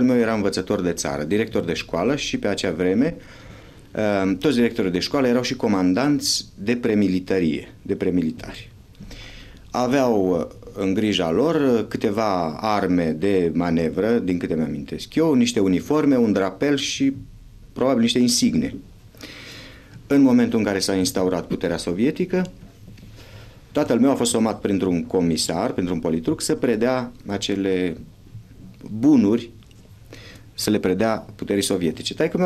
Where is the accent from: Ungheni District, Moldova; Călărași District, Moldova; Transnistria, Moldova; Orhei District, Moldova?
Orhei District, Moldova; Mana; born there; M-am născut în Basarabia, în satul Mana, din fostul județ Orhei, în 1935, la 2 octombrie. Părinții mei au fost, mai exact, pentru că au murit, erau și ei basarabeni.